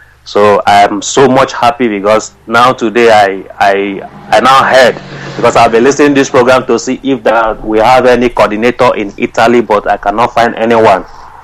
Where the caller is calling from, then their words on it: Denmark; I'm calling from Denmark.